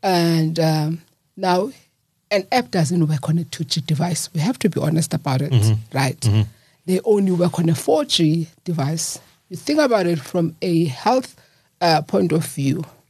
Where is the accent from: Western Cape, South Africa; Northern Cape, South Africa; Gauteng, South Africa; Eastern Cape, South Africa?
Eastern Cape, South Africa; East London; because I was born and raised in East London.